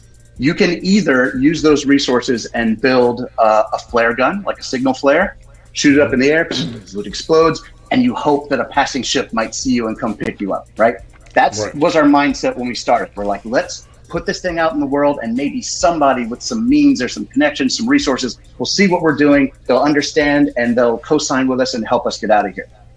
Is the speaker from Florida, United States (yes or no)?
yes; Tampa, Florida, United States; Me and my partners, Tampa, Florida, man.